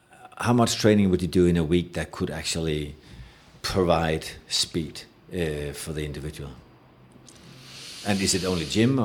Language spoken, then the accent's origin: English; United States; being an American, I remember when I've watched American football develop